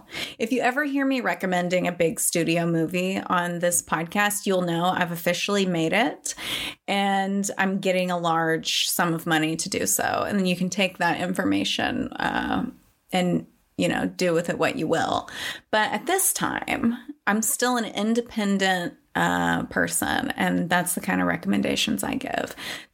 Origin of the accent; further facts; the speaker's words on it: United States; foreign to me because I'm American